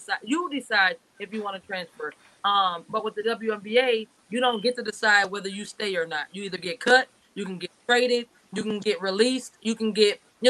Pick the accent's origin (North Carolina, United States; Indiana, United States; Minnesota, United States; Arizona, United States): Minnesota, United States; I had the honor of being traded back home to the Minnesota Lynx into my hometown.